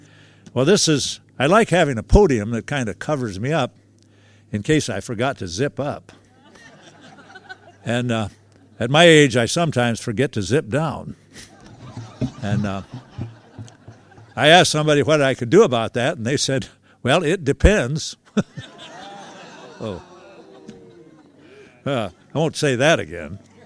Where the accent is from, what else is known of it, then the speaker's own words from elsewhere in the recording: Nebraska, United States; I was born in Nebraska in 1925 and grew up there during the Depression.